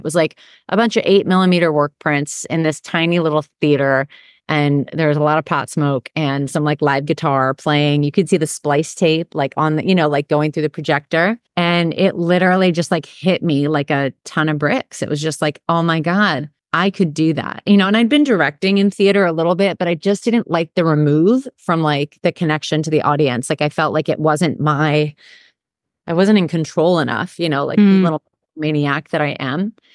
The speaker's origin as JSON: {"language": "English", "region": "New York", "country": "United States", "tie": "born or raised there", "said": "So first of all, I'm from Long Island. I grew up in a really blue collar little town where nobody made movies."}